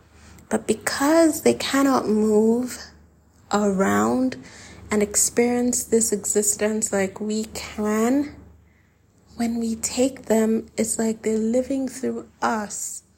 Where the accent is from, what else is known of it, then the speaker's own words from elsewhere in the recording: Nigeria; now I'm Nigerian, so I'm going to say it the Nigerian way.